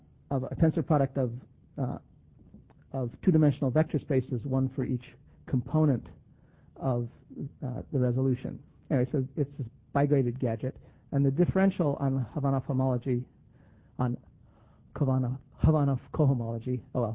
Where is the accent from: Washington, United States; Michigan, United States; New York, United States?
New York, United States; Buffalo; In fact, I grew up in Buffalo, so Toronto is sort of, you know, an old favorite of mine.